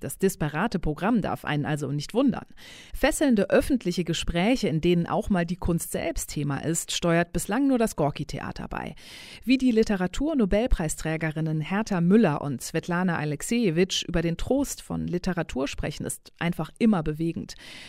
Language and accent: German; Turkey; Naja, ich bin in der Türkei aufgewachsen. In den 50 Jahren, die ich dort verbracht habe, habe ich 2 Militärdiktaturen erlebt.